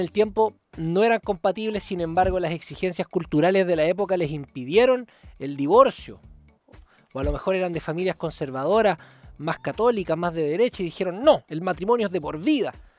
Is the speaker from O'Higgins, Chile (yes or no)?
no; Puerto Montt, Los Lagos, Chile; born there; ¿Sabéis que yo nací en Puerto Montt? Nací en Puerto Montt. 13 de septiembre del 91.